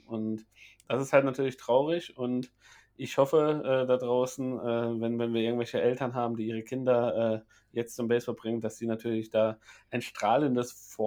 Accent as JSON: {"language": "German", "region": "Saarland", "country": "Germany", "said": "Wenn ich als Saarländer mir anhören muss, ich wäre Pfälzer"}